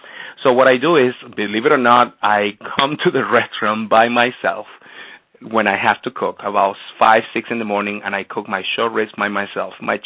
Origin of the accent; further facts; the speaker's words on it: Venezuela; I am from Venezuela. I was born in Venezuela and raised there.